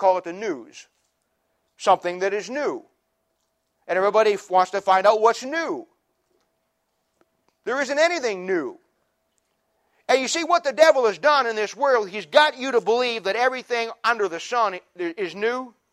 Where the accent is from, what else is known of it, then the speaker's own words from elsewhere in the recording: United States; And I'm an American. I live in America.